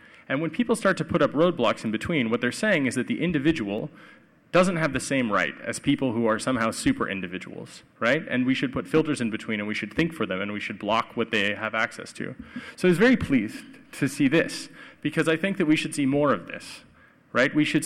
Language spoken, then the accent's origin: English; United States; I'm an American, and I'm disgusted with what's happening here.